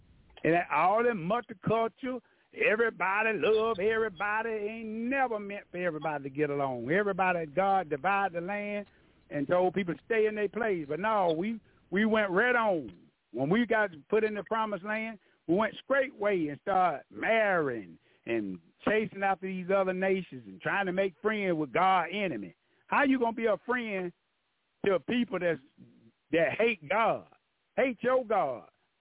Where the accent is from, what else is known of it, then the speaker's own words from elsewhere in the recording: Alabama, United States; I'm from Alabama. I'm a country boy.